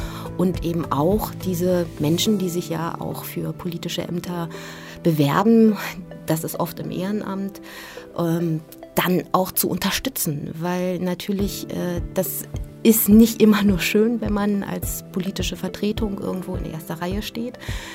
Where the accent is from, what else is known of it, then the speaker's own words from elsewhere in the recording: Berlin, Germany; Ich bin in Berlin-West aufgewachsen